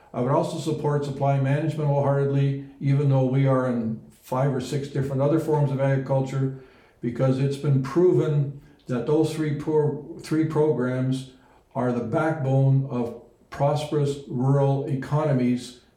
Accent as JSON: {"language": "English", "country": "Netherlands", "said": "that's actually my home country, Holland"}